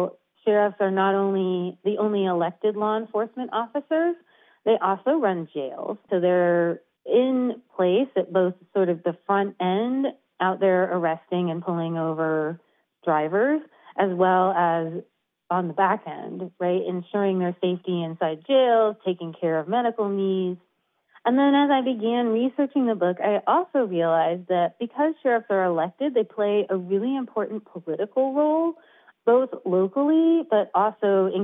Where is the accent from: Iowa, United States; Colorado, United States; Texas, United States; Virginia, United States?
Texas, United States; You know, I grew up in Texas, and as a kid growing up, I always thought of sheriffs as, you know, white hat riding on a horse